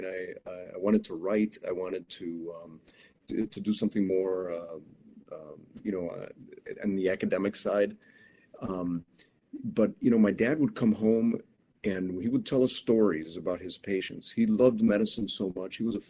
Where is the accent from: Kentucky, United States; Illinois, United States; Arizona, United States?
Illinois, United States; Chicago; now in Wausau, United States; Well, I grew up in Chicago, and so I did a lot of my training in Chicago, medical school, and then cardiac surgery eventually in Chicago.